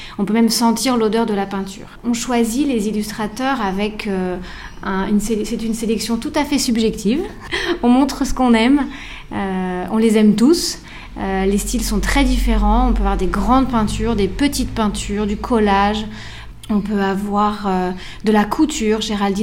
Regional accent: France; now in Sydney, Australia; parce que je suis française

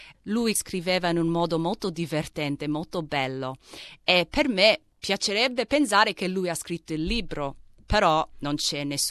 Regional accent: Australia; sono figlia di immigrati italiani, però sono cresciuta qui in Australia

